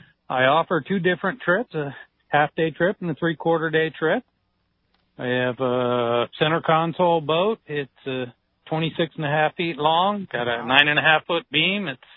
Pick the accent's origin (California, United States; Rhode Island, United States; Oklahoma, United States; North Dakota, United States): California, United States; I'm from Southern California, grew up fishing the party boats and long-range boats.